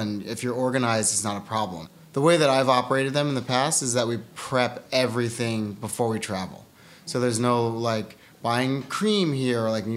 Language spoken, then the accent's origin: English; South Salem, New York, United States; I grew up in Westchester.